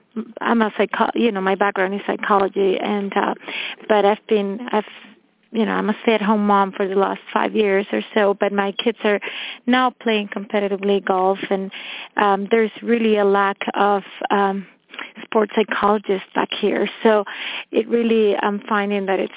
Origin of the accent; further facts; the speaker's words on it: Costa Rica; I live in Costa Rica. I'm from Costa Rica, actually